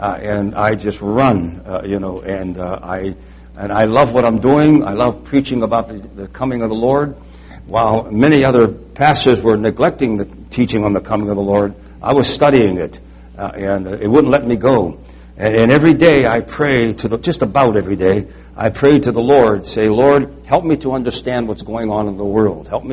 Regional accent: United States; born there; I'm glad I was born here in America. My parents and my family, on both sides of my family, all came from Italy. I was born here in the States.

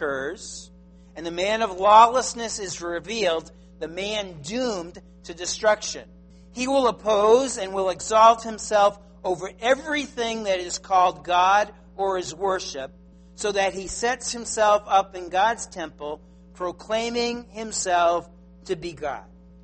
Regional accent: Massachusetts, United States; And so I looked at one in my hometown, and I didn't find that one. I found another one in another town in Massachusetts with the same name.

